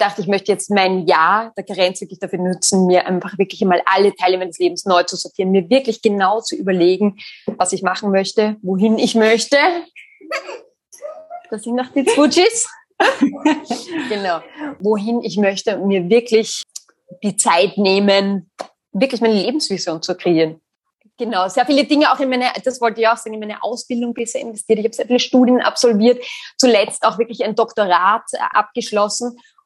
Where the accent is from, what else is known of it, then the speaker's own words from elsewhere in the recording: Austria; ich bin 33 und bin Österreicherin und wohne mit meiner Familie in Wien.